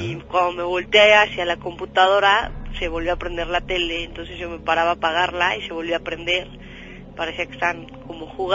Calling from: Mexico City, Mexico; De aquí, del Distrito Federal.

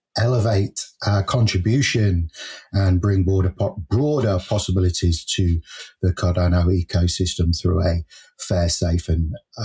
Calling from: United Kingdom; I'm calling in from the UK. Always sunny, always raining.

